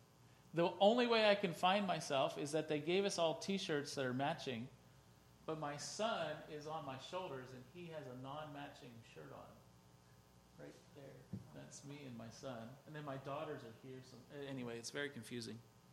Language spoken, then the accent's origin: English; Pennsylvania, United States; I grew up here in Lancaster County